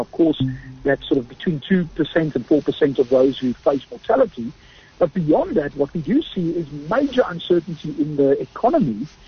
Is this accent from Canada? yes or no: no; South Africa; What I'm hoping for as a South African, of course, is that we move to the third quadrant